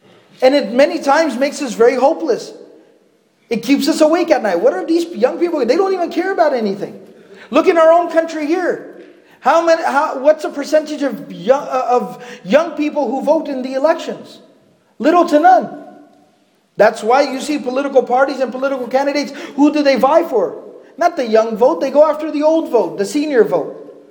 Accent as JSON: {"language": "English", "town": "Arlington", "region": "Texas", "country": "United States", "tie": "born or raised there", "also_born_or_lived": "Fort Worth", "said": "I was born and raised in Fort Worth in Arlington, Texas."}